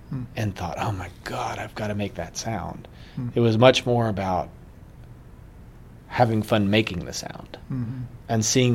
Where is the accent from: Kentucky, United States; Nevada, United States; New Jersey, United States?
Kentucky, United States; It was a cool place to grow up, and I think that a huge part of my identity as a musician is tied to being from Kentucky